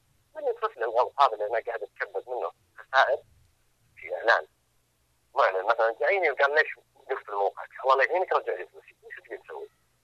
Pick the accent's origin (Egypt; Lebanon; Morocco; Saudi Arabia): Saudi Arabia; مو قد ناضجه عندنا في السعوديه هنا او في الخليج عموما